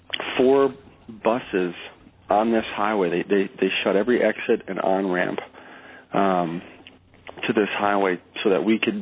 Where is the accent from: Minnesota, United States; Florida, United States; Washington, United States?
Minnesota, United States; Hastings; I grew up in Hastings, Minnesota, which is a small river town, just a fantastic community